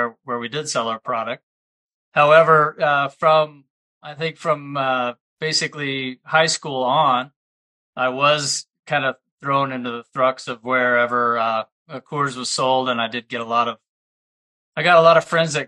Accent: Oregon, United States; Well, it's funny you mentioned that because I actually spent most of my youth in Oregon.

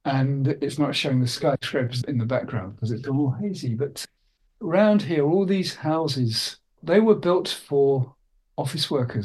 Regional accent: Lewisham, London, United Kingdom; because I spent some of my growing up in Lewisham, South London, and such places.

